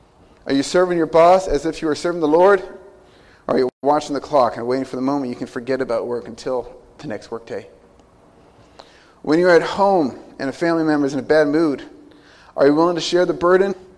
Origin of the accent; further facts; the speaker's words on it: San Diego, California, United States; also born or lived in Phoenix; I am originally from the West Coast. I was born and raised in San Diego, and I spent my teen years in Phoenix before I joined the Air Force and traveling the world until we were assigned here.